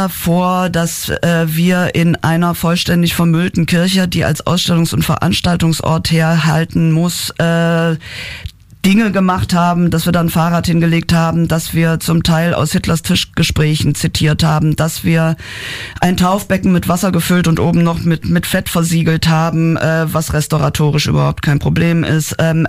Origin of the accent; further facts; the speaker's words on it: Halberstadt, Saxony-Anhalt, Germany; Halberstadt ist der Ort, wo ich aufgewachsen bin